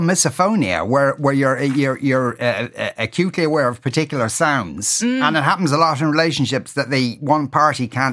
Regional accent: Clondalkin, Leinster, Ireland; I'm a carpenter from Clondalkin. I married an artist from Williamsburg in Brooklyn.

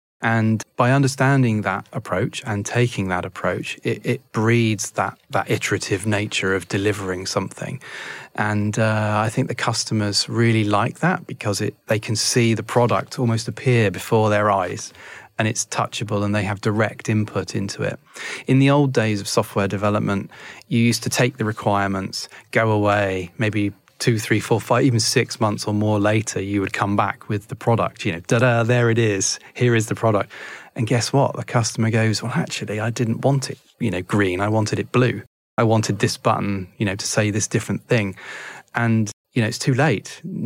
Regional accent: Bournemouth, South West England, United Kingdom; I want to have a presence in my hometown for our company, which will be like a lasting mark, employ local people, put jobs into the local communities, build some great technology from Bournemouth and put Bournemouth on the map

